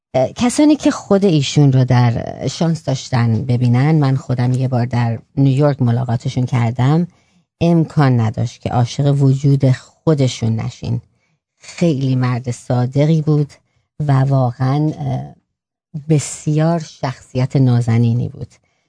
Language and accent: Persian; Iran; now in United States; انتفاع یعنی ما ایرانیم آمریکاییم